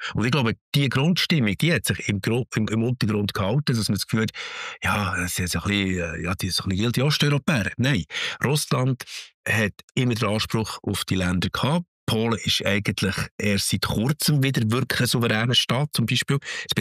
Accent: Switzerland; Wir als Schweizer mit der Gnade der Geschichte, wir haben jetzt mehr als 700 Jahre an der Freiheit gearbeitet.

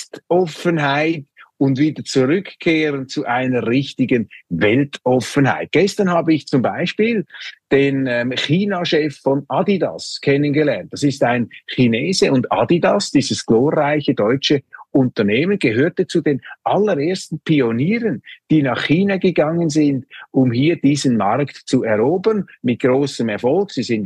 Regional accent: Switzerland; Ich könnte als Schweizer auch sagen

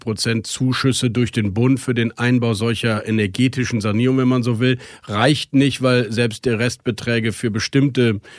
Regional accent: North Rhine-Westphalia, Germany; Aber ich komme aus Nordrhein-Westfalen, ich habe oft genug auch STEAG-Kraftwerke erlebt

